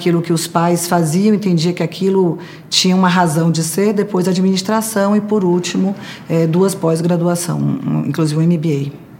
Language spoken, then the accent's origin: Portuguese; Salvador, Bahia, Brazil; now in São Paulo, Brazil; sou de Salvador, sou baiana, estou aqui há 6 anos em São Paulo.